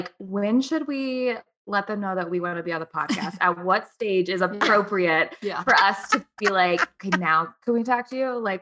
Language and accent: English; Midwest, United States; I'm from the Midwest. Courtney's from California. I moved down to the Dominican Republic knowing I was only going to live there for a few years.